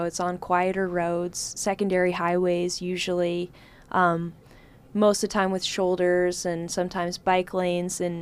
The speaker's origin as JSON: {"language": "English", "town": "Anchorage", "region": "Alaska", "country": "United States", "tie": "born or raised there", "said": "I mean, I grew up in Anchorage, but I'd never seen Southeast Alaska till last year."}